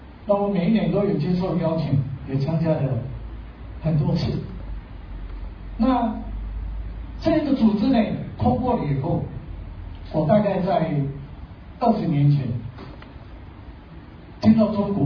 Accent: Taiwan; 汶川大地震的时候我们台湾人捐助了多少

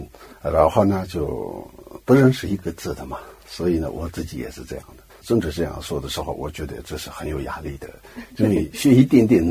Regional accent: Tibet, China; born there; Chinese is a second language; 我是出生于西藏东部康区扎曲卡，1976年出生的。然后从小呢，我是一个盲目的单亲家庭的小孩

